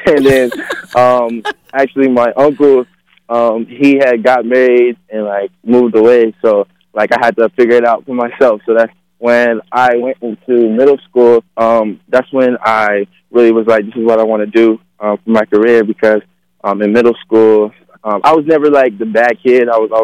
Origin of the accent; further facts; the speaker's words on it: Bristol, Virginia, United States; Yeah, I'm from Bristol, Virginia.